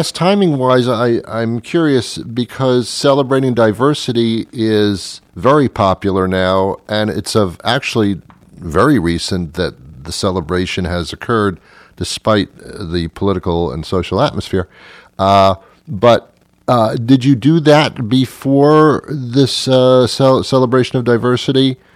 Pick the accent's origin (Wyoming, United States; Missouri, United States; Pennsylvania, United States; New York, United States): New York, United States; New York City; Now, I'm also from New York City, Jackson Heights. I don't know if you know where that is, out in Queens.